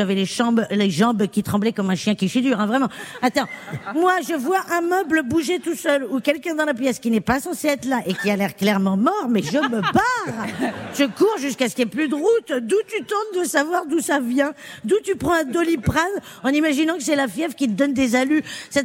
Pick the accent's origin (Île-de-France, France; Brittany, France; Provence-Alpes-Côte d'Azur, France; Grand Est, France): Grand Est, France; Strasbourg; Je suis strasbourgeoise.